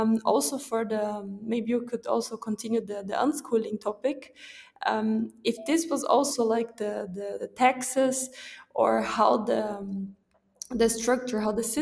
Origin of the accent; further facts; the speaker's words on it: Brazil; English is a second language; moved away as an adult; also born or lived in Germany; I'm from Brazil. I went to study in Germany.